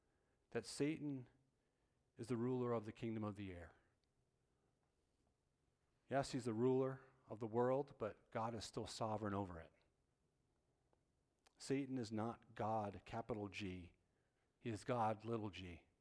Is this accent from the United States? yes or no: yes; New Jersey, United States; now in Lancaster County, United States; where I grew up in Bergen County, or even in Lancaster County today where we live for 15 years.